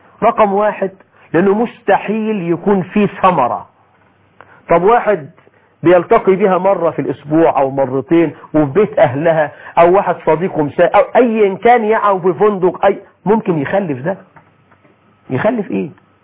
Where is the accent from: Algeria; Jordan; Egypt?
Egypt